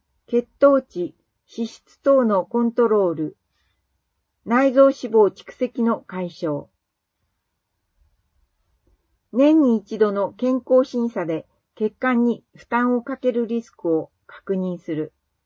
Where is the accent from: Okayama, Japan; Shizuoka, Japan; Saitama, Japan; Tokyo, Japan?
Saitama, Japan; Kawagoe; moved away as an adult; now in Kuriyama, Japan; 出身は埼玉県川越市です。北海道の自然の豊かさに憧れて大学から北海道に来ました。栗山町に住んで2ヶ月が経過しましたが